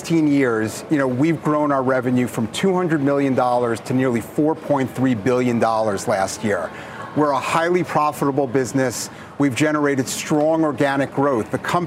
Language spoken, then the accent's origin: English; New York, United States; There was a store when I was growing up in New York called Sims.